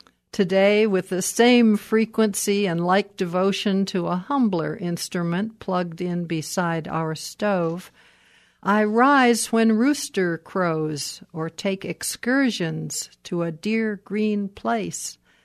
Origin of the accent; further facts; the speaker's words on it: Yellow Springs, Ohio, United States; I'm from Yellow Springs.